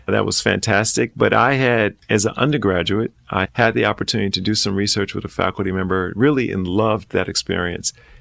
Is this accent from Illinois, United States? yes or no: yes; Chicago, Illinois, United States; I'm a kid from the South Side of Chicago who's got a PhD and is working at one of the top universities in the world.